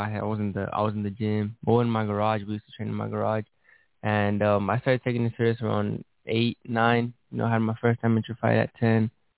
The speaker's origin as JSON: {"language": "English", "town": "Casa Grande", "region": "Arizona", "country": "United States", "said": "But well, we're from Casa Grande. It's in between Phoenix and Tucson. And it's a small town, very, you know, very cool."}